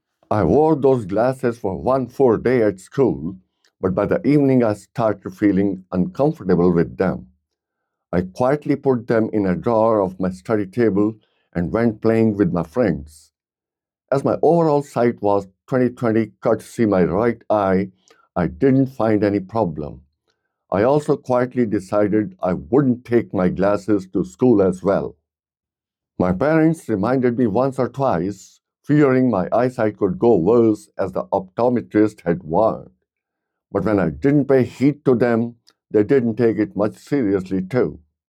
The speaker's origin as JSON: {"language": "English", "town": "Mussoorie", "region": "Uttarakhand", "country": "India", "tie": "born or raised there", "second_language": "English", "said": "I was born and brought up in Missouri, a hill station in the Himalayas situated in the state named Uttarakhand in India."}